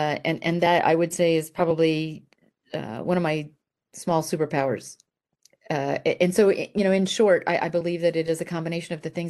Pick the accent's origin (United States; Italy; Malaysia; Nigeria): Italy; I grew up in Italy as a military brat